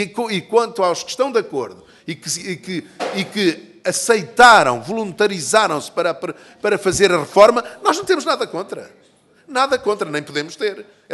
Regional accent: Aveiro, Centro, Portugal; Eu sou de Aveiro, juntaram as duas freguesias mais citadinas e está a dar um problema terrível.

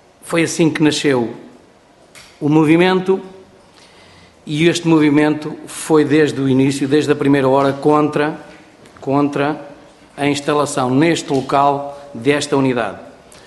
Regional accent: Marinha das Ondas, Coimbra, Portugal; Viemos da Marinha das Ondas, que é uma freguesia ao sul do concelho da Figueira da Foz. Uma pequena freguesia faz fronteira, como se costuma dizer, com o concelho de Pombal, com o distrito de Leiria

